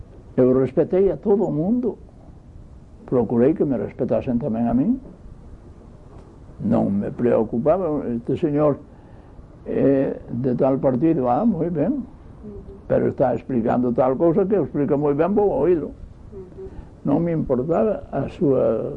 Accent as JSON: {"language": "Galician", "town": "Cotobade", "region": "Galicia", "country": "Spain", "said": "un profesor que era dalí de Cotobade, de onde son eu"}